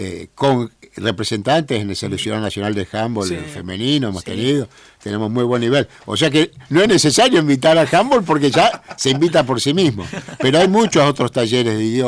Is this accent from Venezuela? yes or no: no; Argentina; somos argentinos, latinoamericanos y nos sentimos parte.